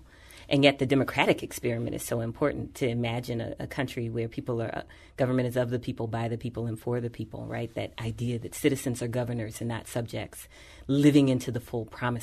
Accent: Washington, District of Columbia, United States; now in St. Louis, United States; I'm a D.C. native, so that should let you know I've got some passion for this policy stuff, right? I was, you know, sort of born and bred with that. But I've been in this community for 20 years, so St. Louis is my home.

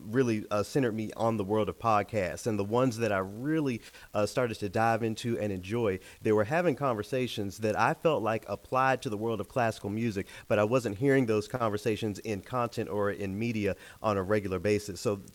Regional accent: Memphis, Tennessee, United States; There are schools in my hometown of Memphis that actually use transcriptions of opuses of the podcast for music education courses.

